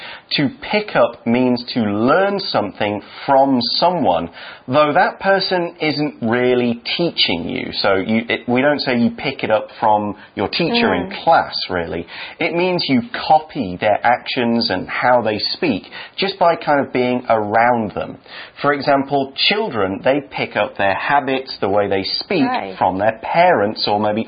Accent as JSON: {"language": "English", "country": "United Kingdom", "tie": "born or raised there", "said": "there's even a bubble tea store in my hometown in the UK."}